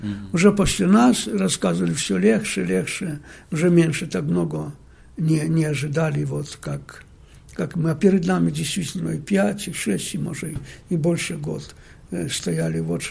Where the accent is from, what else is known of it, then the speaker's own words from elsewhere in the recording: Belarus; Ну, я с Беларуси был тогда.